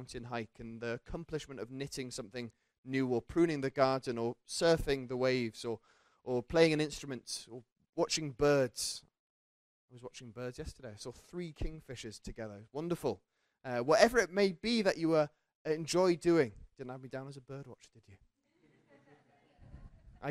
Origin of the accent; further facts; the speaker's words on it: London, United Kingdom; We had a neighbor when we were growing up in London who was zealous for his car.